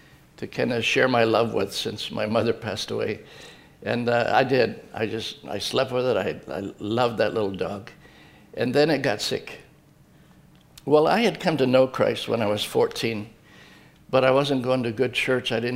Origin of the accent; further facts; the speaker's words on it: Akron, Ohio, United States; I'm from Akron. I lived here till I was 16 in Ellet.